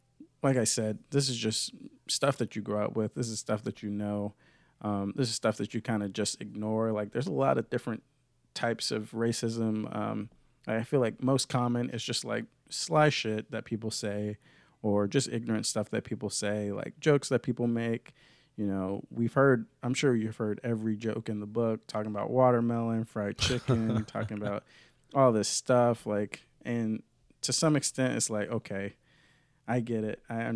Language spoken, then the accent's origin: English; the South, United States; growing up in the South, it's like we know about, like, we're taught about slavery in elementary school